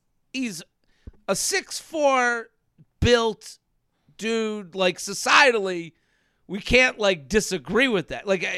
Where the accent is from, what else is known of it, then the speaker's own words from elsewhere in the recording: North Dakota, United States; I'm here from North Dakota.